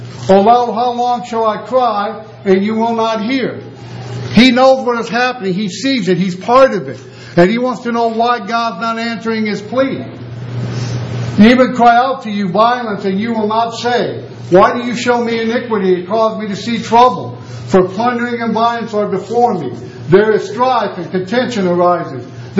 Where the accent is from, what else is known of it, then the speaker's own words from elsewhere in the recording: United States; I am so thankful and honored that I'm an American citizen